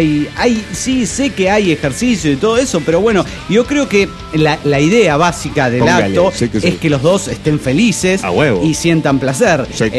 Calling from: Madero, Argentina; de Madero, Argentina.

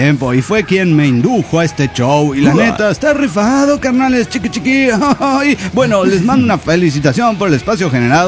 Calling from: Puebla, Mexico; de Puebla.

